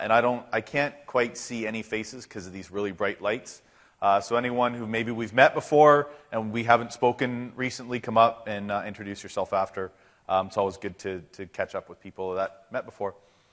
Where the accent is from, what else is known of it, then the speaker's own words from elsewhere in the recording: Canada; And I'm the Canadian.